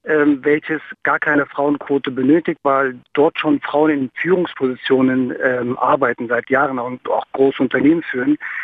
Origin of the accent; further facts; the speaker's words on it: Germany; Ich bin Deutscher mit türkischem Integrationshintergrund